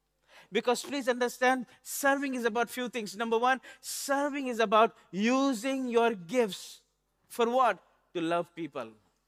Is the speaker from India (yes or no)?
yes; India; I come from India